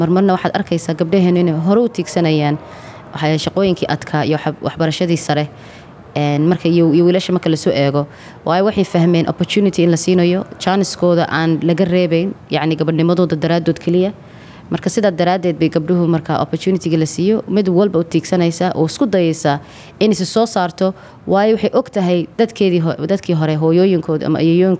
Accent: Leicester, East Midlands, United Kingdom; waxaan ahay reer UK, khaas ahaan magaalada Leicester. Marka magaalada waan deganahay

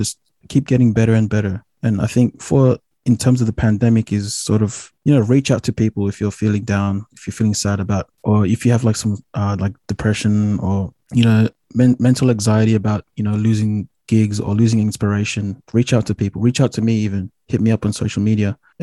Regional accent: Sydney, New South Wales, Australia; Not really, because I think I was lucky enough to like grow up in Western Sydney where there's a lot of multiculturalism.

